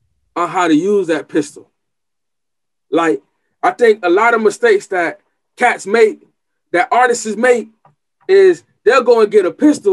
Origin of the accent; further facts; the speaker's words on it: Homestead, Florida, United States; growing up in Homestead, you just like, dang, you know, you always nervous because you walk around with something that you ain't even licensed to carry and stuff like that.